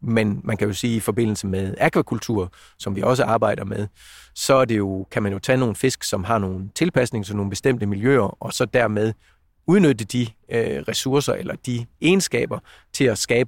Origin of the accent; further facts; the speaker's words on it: Central Denmark Region, Denmark; Jeg har startet som ung knægt i Vestjylland med interesse i lystfiskeri og er opvokset ved Skjern Å.